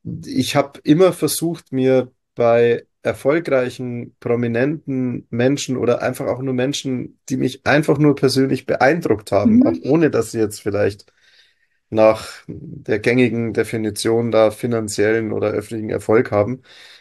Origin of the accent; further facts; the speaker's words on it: Bavaria, Germany; also ich liebe meine Heimat Oberpfalz